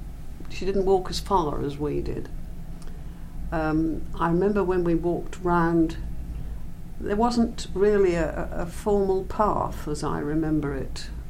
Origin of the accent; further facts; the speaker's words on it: Ely, East of England, United Kingdom; born there; Yes, I was born in Ely. My mother was not English. She was born in Damascus, Syria. But my father, as a soldier, went out there and met her and brought her back to live in Ely.